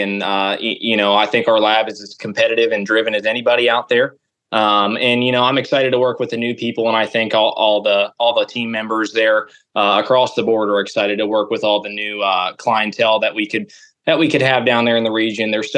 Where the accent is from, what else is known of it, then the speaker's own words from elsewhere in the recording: Adamstown, Maryland, United States; I grew up in Adamstown, Maryland, where my family owns and operates Crawford Show Cattle.